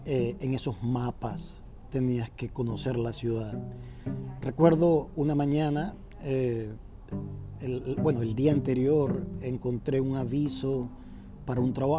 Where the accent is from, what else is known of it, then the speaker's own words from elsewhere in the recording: Caracas, Capital District, Venezuela; Yo crecí en Caracas, viví en Caracas una mayor parte de mi vida, y Caracas es una ciudad grande.